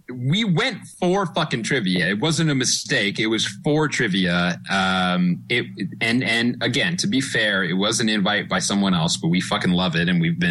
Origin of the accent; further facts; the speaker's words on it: Canada; Canadian.